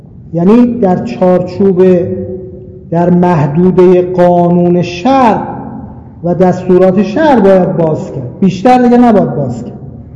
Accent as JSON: {"language": "Persian", "region": "Khorasan", "country": "Iran", "tie": "born or raised there", "said": "طلبه بودم، ادبیات خونده بودم در خراسان در شهر خودمون"}